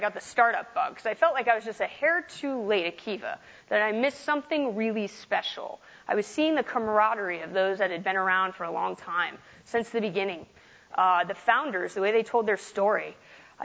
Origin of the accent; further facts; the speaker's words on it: East Coast, United States; I'm from the East Coast